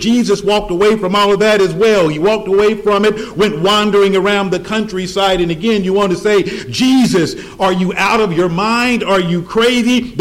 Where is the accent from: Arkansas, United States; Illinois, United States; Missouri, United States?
Missouri, United States; moved away as an adult; also born or lived in Atlanta, Georgia; When I graduated from college, I moved from my home state of Missouri to Atlanta, Georgia.